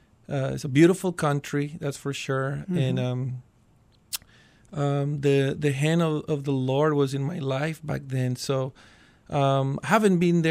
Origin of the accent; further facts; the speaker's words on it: Colombia; And I had great memories growing up in Colombia. So I'm looking forward to go back to visit soon.